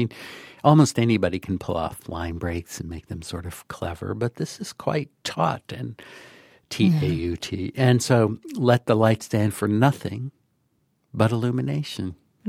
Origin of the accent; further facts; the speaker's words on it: Memphis, Tennessee, United States; And that's my hometown. And though I don't know Corey personally, I grew up going to Burke's Bookstore, which was pretty much the only place you could see real books like poetry books when I was a kid.